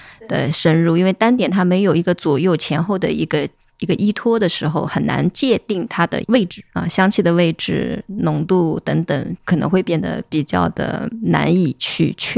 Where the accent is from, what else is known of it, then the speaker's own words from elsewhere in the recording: Shaoxing, Zhejiang, China; born there; 就是因为我出生在绍兴